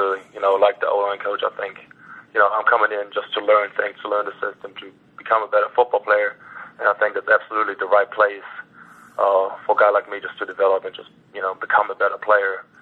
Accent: Düsseldorf, North Rhine-Westphalia, Germany; when I was about 14 years old, I started playing football in my hometown, Düsseldorf.

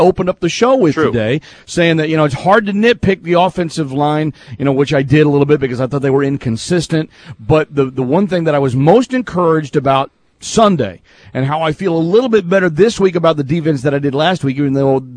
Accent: Fort Worth, Texas, United States; you know that I grew up in Texas. You know that I grew up, my hometown is Fort Worth, and that I grew up a Cowboy fan.

